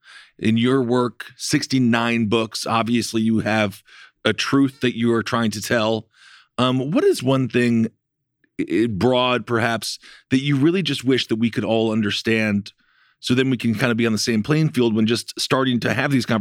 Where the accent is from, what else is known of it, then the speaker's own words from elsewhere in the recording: Wisconsin, United States; That's my home state.